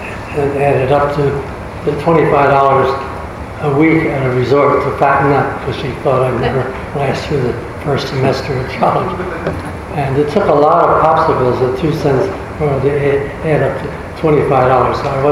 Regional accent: Trenton, New Jersey, United States; No, I grew up in Trenton, New Jersey.

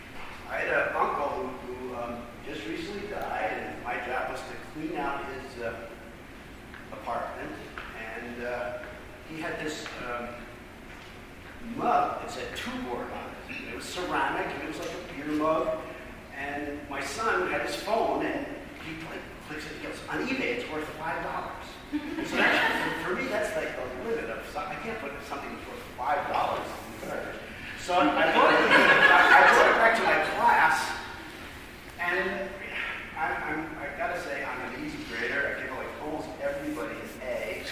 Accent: Elizabeth, New Jersey, United States; I grew up in Elizabeth, New Jersey, in my parish in St. Genevieve's

